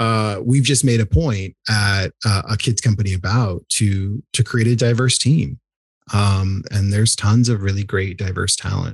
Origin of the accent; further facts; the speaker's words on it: Portland, Oregon, United States; While we grew up in Southwest Portland, we'd often sort of make our way over to Northeast and North Portland, where most of the Black population in Portland is.